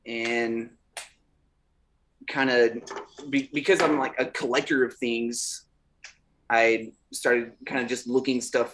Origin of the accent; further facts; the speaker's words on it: Houston, Texas, United States; I was born and raised in Houston. I moved to San Antonio in 2011, and I was here for about 5 years. Moved back to Houston. And then came back to San Antonio in 2018.